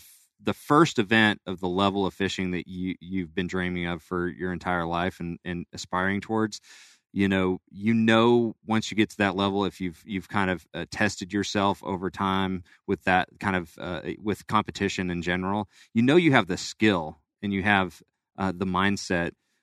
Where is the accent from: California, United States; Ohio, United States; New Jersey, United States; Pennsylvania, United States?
California, United States; also born or lived in Florida; I was born in Florida, but moved to California. That's where I grew up.